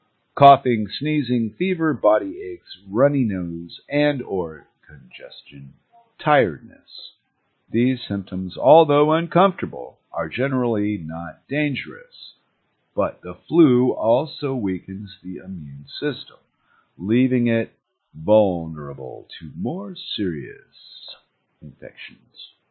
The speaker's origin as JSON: {"language": "English", "country": "United States", "said": "You know, I'm an American, by God."}